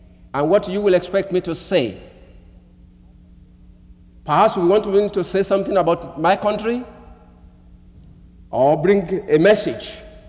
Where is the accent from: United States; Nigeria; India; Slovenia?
Nigeria; since I come from Nigeria, and as I'm standing before you, I am a product of missions.